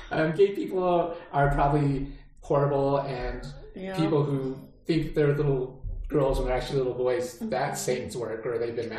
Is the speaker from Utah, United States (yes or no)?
yes; Utah, United States; Yeah, my ward in my neighborhood, I mean, it's like, started out our ward house being a little away, but then we got a ward house in our neighborhood that we could walk to.